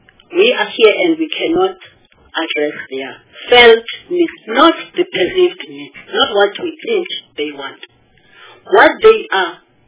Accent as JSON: {"language": "English", "region": "KwaZulu-Natal", "country": "South Africa", "said": "I greet that person in isiZulu, because I'm from KwaZulu-Natal and this woman is in KwaZulu-Natal."}